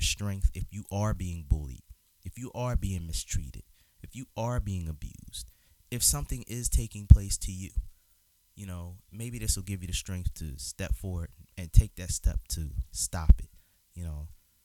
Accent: Philadelphia, Pennsylvania, United States; They had two cars, you know, and we're growing up in North Philly, we're doing pretty good, you know

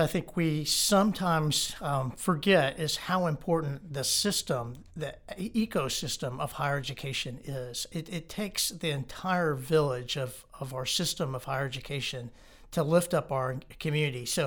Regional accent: Texas, United States; now in Virginia, United States; I grew up in Texas, and I spent 13 years prior to becoming the president of Roanoke College at Virginia Tech.

